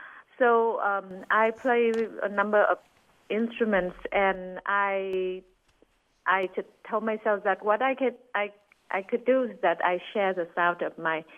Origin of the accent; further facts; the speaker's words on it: Vietnam; growing up in Vietnam